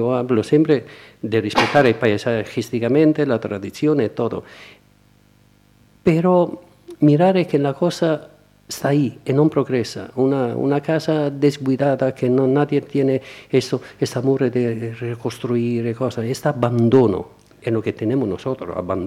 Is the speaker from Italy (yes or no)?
yes; Naples, Campania, Italy; Spanish is a second language; estos sentimientos de odio que tengo con mi tierra. Un amor es viscerado. Napoli, Campania, todo, Italia.